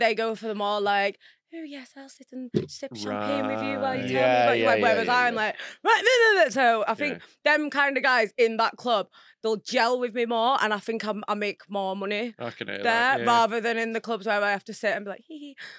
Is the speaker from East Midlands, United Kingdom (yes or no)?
no; Wakefield, Yorkshire and the Humber, United Kingdom; Depends, but as well, because like I said, I'm from Wakefield. I work in Wakefield sometimes as well